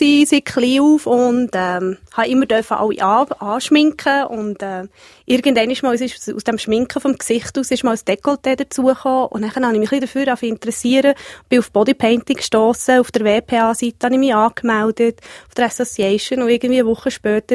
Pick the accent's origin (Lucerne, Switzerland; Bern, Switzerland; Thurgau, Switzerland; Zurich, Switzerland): Bern, Switzerland; Als Bernerin müsste ich fast sagen